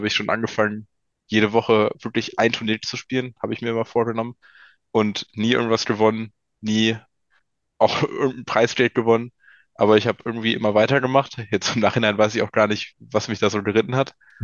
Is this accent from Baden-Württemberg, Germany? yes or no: no; Peine, Lower Saxony, Germany; Ja, also ich komme aus der Region Braunschweig, Hannover, das große Nichts in Niedersachsen, aus der Stadt Peine.